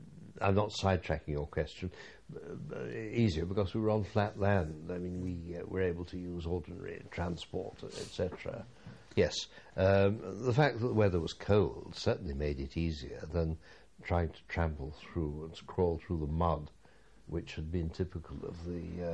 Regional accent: East Midlands, United Kingdom; I was brought up in Lincolnshire, and although I was in North Lincolnshire, I knew people in the Fens and went there

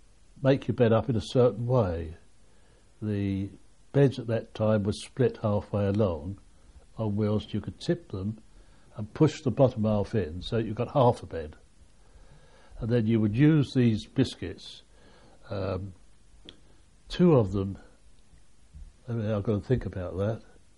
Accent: Erith, London, United Kingdom; Now, he came from Woolwich, and I came from Erith, which is not a long way from Woolwich.

